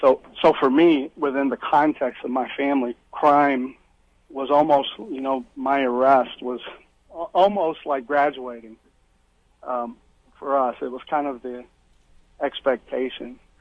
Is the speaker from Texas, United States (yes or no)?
yes; Houston, Texas, United States; Well, I'm from Houston originally